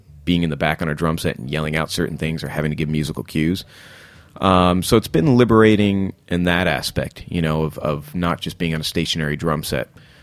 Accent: Rochester, New York, United States; So I was born and raised in Rochester, but just the immediate family was, and still is, in the States. All the rest of my family is back in India.

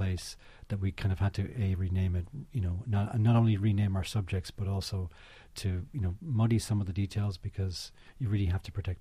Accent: Ireland; now in United States; I'm originally from Ireland, so I'm a transplant to America.

